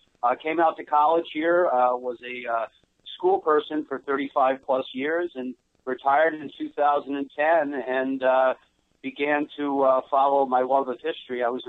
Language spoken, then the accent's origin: English; New York, United States; moved away as an adult; I'm originally, believe it or not, Brian, from New York. I grew up on Long Island and loved football and, you know, all sports. Came out to college here to Marquette in the 70s